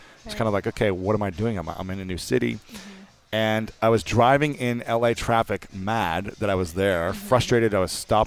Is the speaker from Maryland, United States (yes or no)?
no; Ohio, United States; hey, guys … I'm from Ohio, and I want to make the USA national team and go to the Olympics.